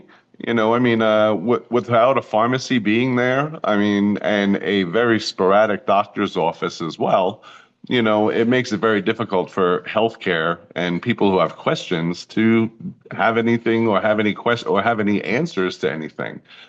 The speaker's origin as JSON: {"language": "English", "town": "Queens", "region": "New York", "country": "United States", "said": "No, I didn't grow up out here. I spent a lot of time out here. I'm from Queens."}